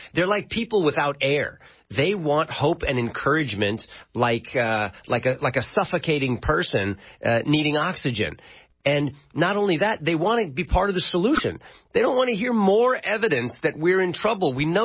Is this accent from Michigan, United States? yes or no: no; California, United States; And I come from California, the land of loose nuts and bolts.